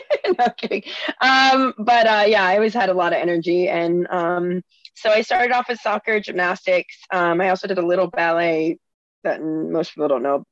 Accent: New Jersey, United States; also born or lived in Texas; I grew up, I'm a weird mix. I grew up in New Jersey and Texas, and I feel like they canceled each other out in some ways.

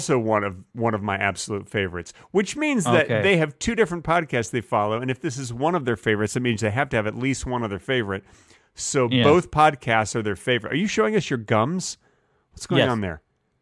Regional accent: Texas, United States; I know, but I can because I'm a Texan. Once you're from Texas, it means you're always a Texan.

